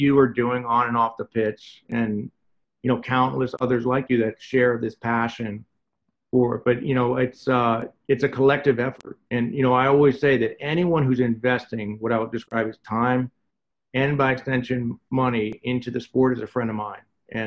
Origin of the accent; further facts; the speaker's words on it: United States; there's an embarrassment of riches relative to growing up in America in terms of sports that we all play and get exposed to.